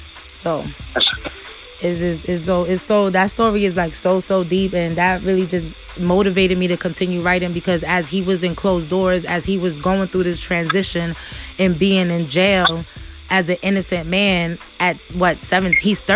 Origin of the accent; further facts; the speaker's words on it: Brownsville, New York, United States; Man, I was going through a lot growing up in Brownsville.